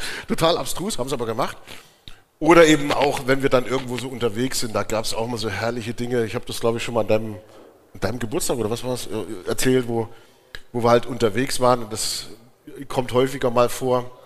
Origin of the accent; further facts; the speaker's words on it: Chemnitz, Saxony, Germany; born there; nicht nur das, ich bin auch noch gebürtiger Karl-Marx-Städter.